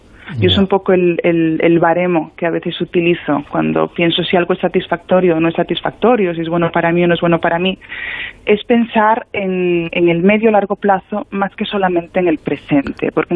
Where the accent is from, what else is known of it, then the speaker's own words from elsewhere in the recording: Galicia, Spain; como gallega, te voy a decir que depende